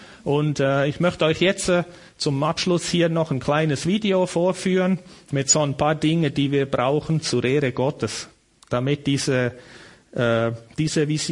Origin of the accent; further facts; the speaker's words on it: Switzerland; Und ich als Schweizer muss dann zwischen diesen Australiern übersetzen